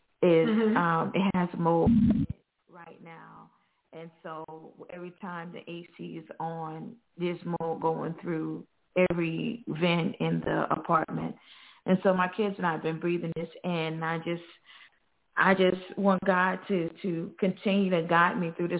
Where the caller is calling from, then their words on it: Phenix City, Alabama, United States; I'm calling from Phoenix City, Alabama.